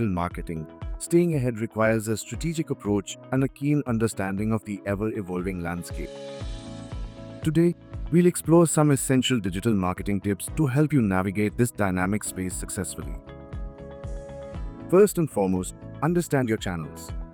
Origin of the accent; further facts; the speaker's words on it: India; from India, and I'm excited to be the voice behind your vision.